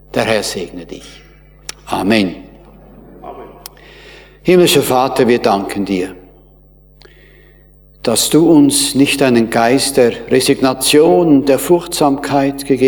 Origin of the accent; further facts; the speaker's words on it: Winterthur, Zurich, Switzerland; Bei uns in Winterthur